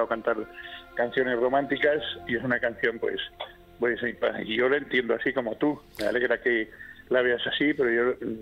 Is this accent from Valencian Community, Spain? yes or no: yes; Alcoy, Valencian Community, Spain; born there; como artista valenciano que he nacido aquí, como artista y nací en Alcoy, un pueblo de artistas también